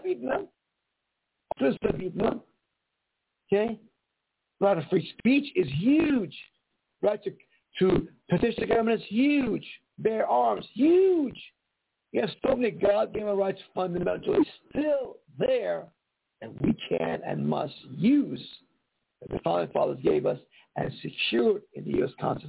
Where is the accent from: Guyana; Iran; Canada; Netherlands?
Iran; Folks, I came from Iran.